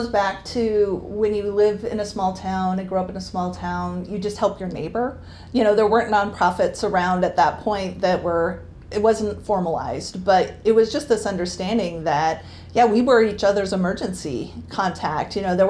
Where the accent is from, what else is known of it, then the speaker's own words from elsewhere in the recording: Montana, United States; moved away as an adult; I grew up in Montana, so that's my, I guess that's my origin story. Was there until I was about 28 years old.